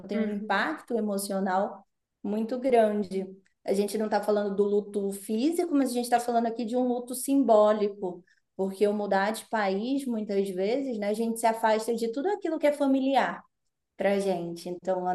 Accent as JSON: {"language": "Portuguese", "town": "Manaus", "region": "Amazonas", "country": "Brazil", "moved": "yes", "lives_now": "Europe", "said": "Eu sou, por exemplo, lá no Brasil, eu sou do norte, eu sou de Manaus."}